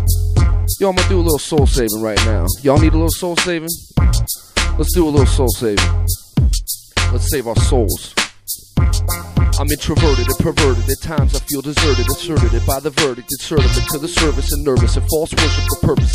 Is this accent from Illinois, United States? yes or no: no; Torrance, California, United States; also born or lived in Los Angeles; I was born in the South Bay of Los Angeles. Born in Torrance, California. Grew up all around the South Bay. Hermosa Beach, Manhattan Beach, Redondo Beach. And been an L.A. kid my whole life.